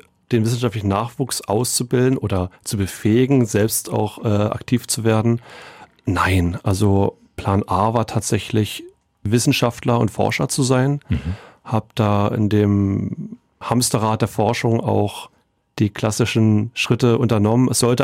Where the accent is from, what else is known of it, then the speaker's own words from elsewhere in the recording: Finsterwalde, Brandenburg, Germany; also born or lived in Greifswald; Also ich bin in Finsterwalde geboren und aufgewachsen, wie viele andere bin ich dann nach dem Abitur dann weitergezogen. In dem Fall nach Greifswald an die Ostseeküste. Dort hat es mich dann auch 9 Jahre gehalten.